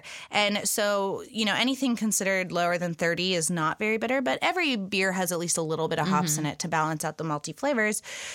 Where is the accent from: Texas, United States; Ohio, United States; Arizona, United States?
Texas, United States; And also, like, I love that because I'm a Texan.